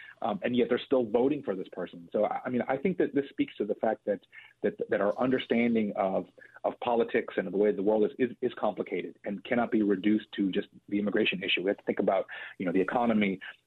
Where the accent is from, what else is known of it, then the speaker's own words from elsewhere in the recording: McAllen, Texas, United States; also born or lived in Pharr; I grew up partly in McAllen and Farr. And so when I was a kid in the 80s, I was just accustomed to seeing people coming across the river all day long.